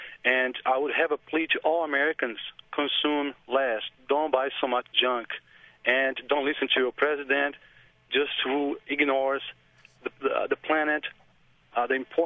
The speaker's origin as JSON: {"language": "English", "country": "Brazil", "second_language": "English", "said": "I am from Brazil, and I'm here on vacation."}